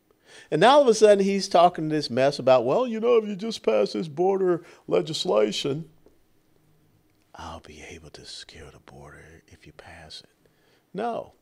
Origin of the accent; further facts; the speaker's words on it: Georgia, United States; You know, I was born and raised in Georgia. I know Athens, Georgia, very much so.